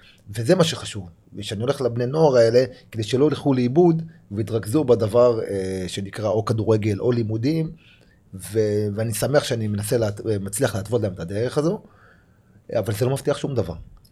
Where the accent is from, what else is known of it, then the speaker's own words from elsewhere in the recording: Hadera, Haifa District, Israel; 70-80% מהשכונה שלנו עדה, שכונת יוספטל בחדרה, רובה אתיופי ועוד ככה מחבר העמים.